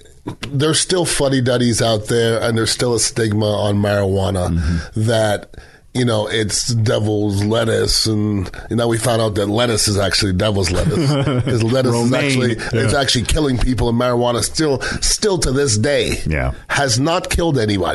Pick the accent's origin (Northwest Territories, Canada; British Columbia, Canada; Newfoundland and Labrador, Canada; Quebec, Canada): Quebec, Canada; Montreal; I grew up in Montreal, Canada. All my friends used to smoke.